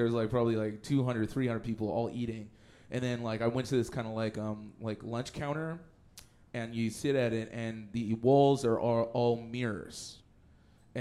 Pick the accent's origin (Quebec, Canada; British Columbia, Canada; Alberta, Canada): Alberta, Canada; Edmonton; I'm from Edmonton originally